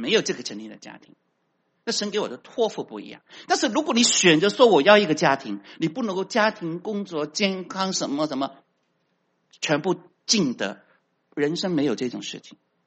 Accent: China; moved away as an adult; now in United States; 我们移民的中国人比较不同哈，因为我们不是在这个地方长大，我们是移民过来，我们从那个无神论的国家来到这边

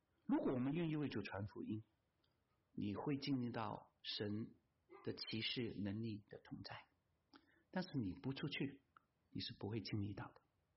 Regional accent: Guangdong, China; 我们广东人说很会推搪，很会推迟

